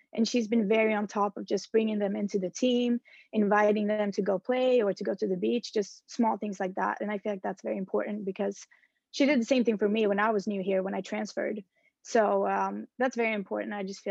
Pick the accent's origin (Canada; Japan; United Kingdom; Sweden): Sweden; moved away as an adult; now in United States; I'm from Sweden and I moved here for college and for soccer.